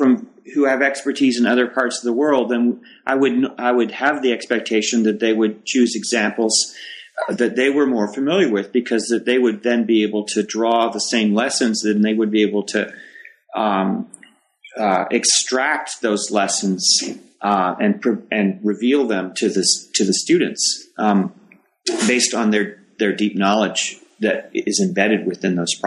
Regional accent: Canada; I would use the word discussion because I'm Canadian rather than argument.

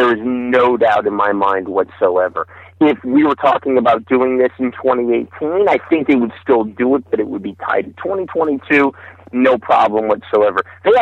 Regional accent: United States; Saying that as an American, do I wish that the U.S. would have been awarded that World Cup?

